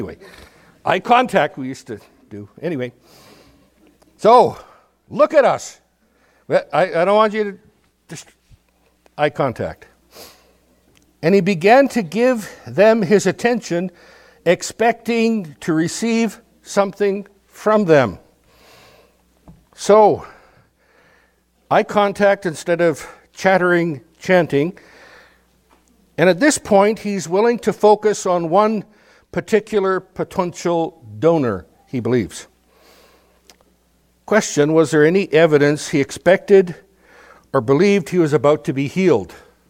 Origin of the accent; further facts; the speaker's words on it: Nipawin, Saskatchewan, Canada; I remember as a kid, I grew up in Nipawin, Saskatchewan